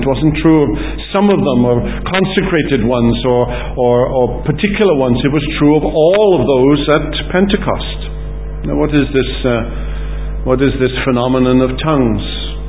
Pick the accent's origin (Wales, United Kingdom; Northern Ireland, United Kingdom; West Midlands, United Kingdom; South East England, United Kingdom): Wales, United Kingdom; first language Welsh; English is a second language; But if you'd been Welsh, you'd have understood perfectly what I'd said. Because I was speaking my native language. That was my first language, the language that I spoke until I was in my teenage years.